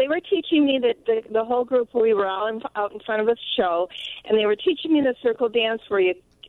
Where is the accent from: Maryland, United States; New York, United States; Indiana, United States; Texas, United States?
New York, United States; Kenmore; I grew up in Kenmore, New York, and it was a very highly Jewish populated area, and I'm Irish Catholic.